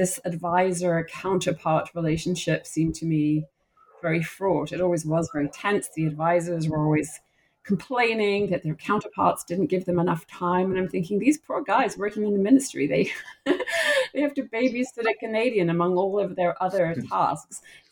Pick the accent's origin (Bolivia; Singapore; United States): Singapore; Well, I grew up partly in Southeast Asia, in Singapore, looking at the world around me.